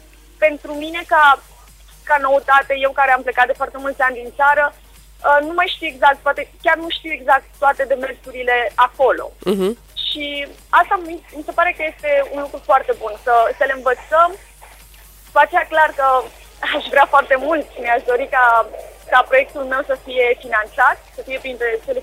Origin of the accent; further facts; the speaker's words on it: Ploiești, Prahova, Romania; now in Spain; Eu sunt din Ploiești.